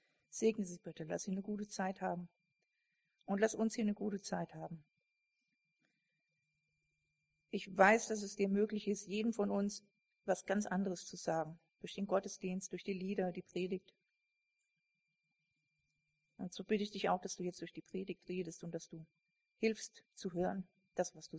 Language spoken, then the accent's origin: German; Bellnhausen, Hesse, Germany; Ich komme aus Bellenhausen, das ist ja nur da um die Ecke